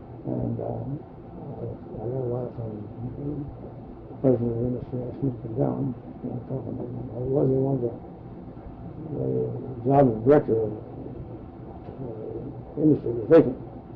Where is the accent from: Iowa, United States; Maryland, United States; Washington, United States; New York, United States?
Washington, United States; Part of the time in Seattle, part of the time over East Washington. We came from East Washington.